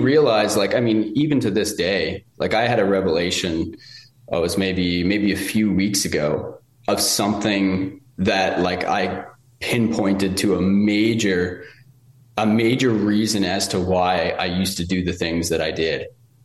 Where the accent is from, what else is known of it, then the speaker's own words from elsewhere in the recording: Saint John, New Brunswick, Canada; born and bred in New Brunswick.